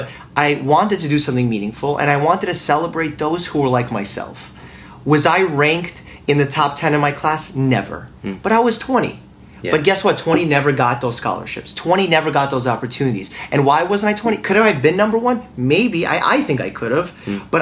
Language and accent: English; Brooklyn, New York, United States; accent: Brooklyn; Well, so they kept making fun of my accent, number one, because I think I have a little Brooklyn thing.